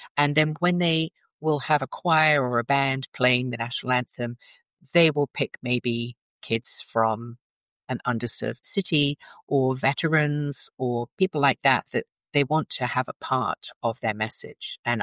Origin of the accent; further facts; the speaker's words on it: London, United Kingdom; And there are some almshouses where I grew up in North London, and they were built in the 1600s.